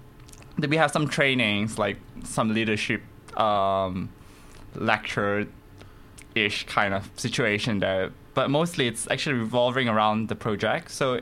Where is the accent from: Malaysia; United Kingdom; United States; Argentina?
Malaysia; I'm from Malaysia.